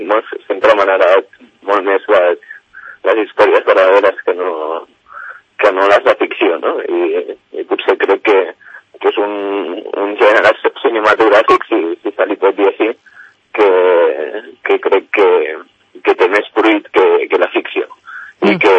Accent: Barcelona, Catalonia, Spain; m'ha fascinat una mica la idea de que jo soc de Barcelona des de fa, bueno, 25 anys, tinc 25 anys

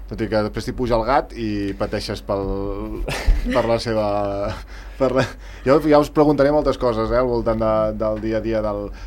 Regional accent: Catalonia, Spain; em surt la del meu poble que és Torratxa i potser no ens entenem del tot

